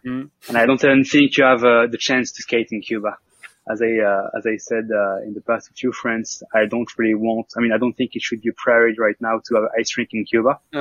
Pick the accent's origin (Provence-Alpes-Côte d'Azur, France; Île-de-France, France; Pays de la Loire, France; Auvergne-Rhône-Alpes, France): Auvergne-Rhône-Alpes, France; Grenoble; English is a second language; growing up in Grenoble, in the middle of the Alps, I had a lot of fun.